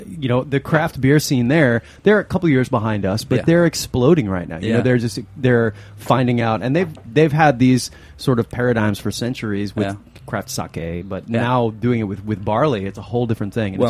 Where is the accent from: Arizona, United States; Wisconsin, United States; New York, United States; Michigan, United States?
Michigan, United States; And yes, I am from Michigan. A lot of my craft beer sort of upbringing started there, and I was just there for a bit.